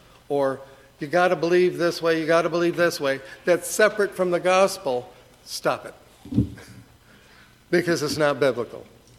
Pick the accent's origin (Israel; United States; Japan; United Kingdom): United States; Michigan; Now, I grew up in Michigan and in a town up there, and there was only one Baptist church in town